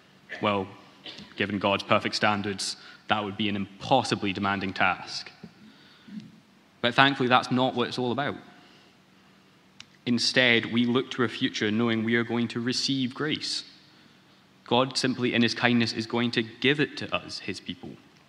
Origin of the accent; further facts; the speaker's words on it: Scotland, United Kingdom; born there; As much as my accent betrays it, I was born in Scotland, so I'm Scottish.